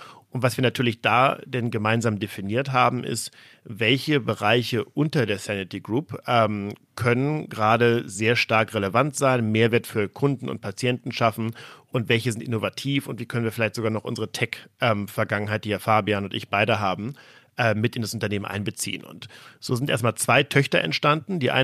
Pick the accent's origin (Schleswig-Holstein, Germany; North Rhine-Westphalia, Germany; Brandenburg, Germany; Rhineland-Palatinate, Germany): Schleswig-Holstein, Germany; Flensburg; war in Flensburg, also noch nördlicher als Hamburg, oben in meiner Heimatstadt sehr aktiv